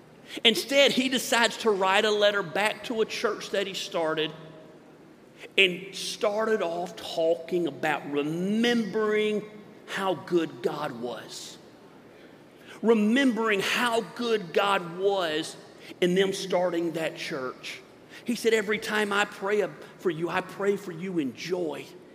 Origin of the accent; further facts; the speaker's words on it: the South, United States; I know it says isn't finished, but I'm from the South. It ain't finished.